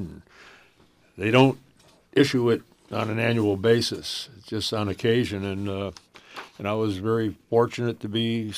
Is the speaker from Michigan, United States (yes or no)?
no; New Britain, Connecticut, United States; where I came from growing up in New Britain